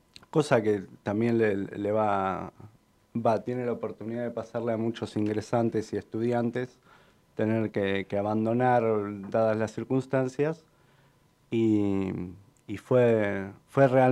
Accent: Avellaneda, Buenos Aires Province, Argentina; yo soy de Avellaneda, entonces dije, hermoso tener la oportunidad de tener, en este caso, una tecnicatura para una futura, muy futura licenciatura, poder estudiar en mi ciudad

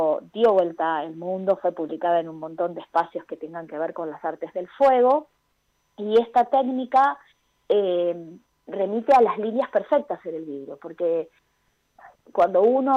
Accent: Avellaneda, Buenos Aires Province, Argentina; Yo nací, crecí y aún vivo en Avellaneda, es mi ciudad querida

